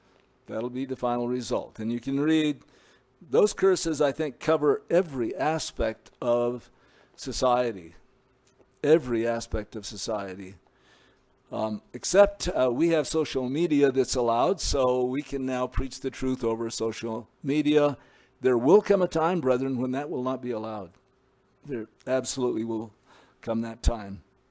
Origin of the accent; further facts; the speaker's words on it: Montana, United States; We have a real close bond because we're both from Montana